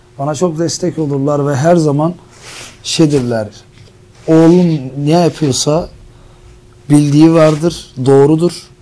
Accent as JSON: {"language": "Turkish", "region": "Elazığ", "country": "Turkey", "said": "Tabii ben Elazığ'dan geldim bizim örf adetimize göre düğünde her şey olur."}